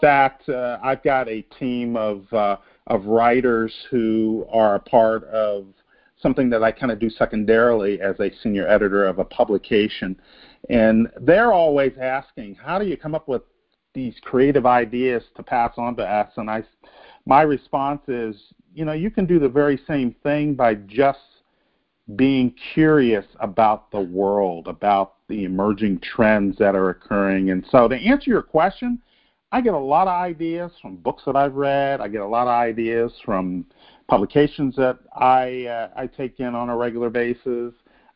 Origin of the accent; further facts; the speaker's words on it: Midwest, United States; I'm a Midwesterner, a proud graduate of The Ohio State University